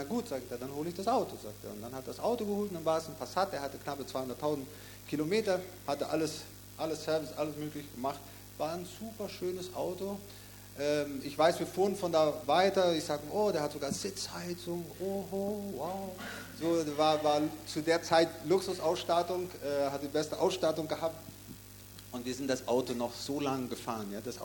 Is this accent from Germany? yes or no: no; Paraguay; moved away; Wir kommen ursprünglich auch aus Paraguay